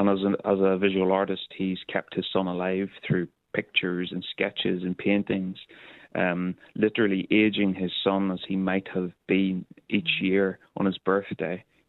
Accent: Northern Ireland, United Kingdom; people were so surprised I was Northern Irish

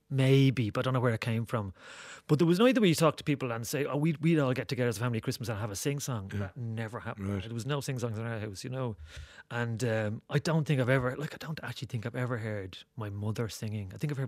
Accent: Santry, County Dublin, Ireland; and I grew up in Santry

